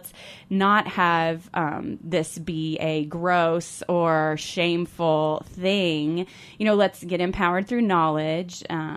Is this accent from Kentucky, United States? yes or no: yes; Louisville, Kentucky, United States; I grew up in Louisville, Kentucky, and pretty much when you turned 16, you got on birth control.